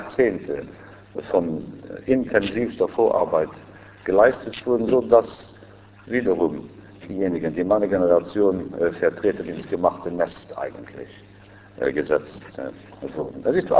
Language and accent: German; Luxembourg; Man fühlt sich als Luxemburger wohl in dieser Stadt